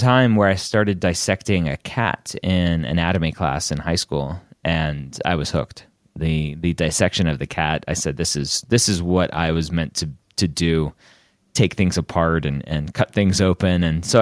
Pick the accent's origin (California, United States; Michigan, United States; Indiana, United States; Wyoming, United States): California, United States; Redondo Beach; I grew up in Los Angeles County in a city called Redondo Beach and lived there until I was about 12 or 13.